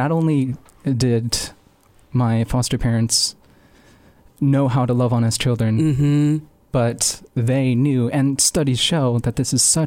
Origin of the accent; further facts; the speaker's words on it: Alaska, United States; born there; I was born in Alaska, and up until I was 10, all of my younger years, my biological parents were drug and alcohol addicts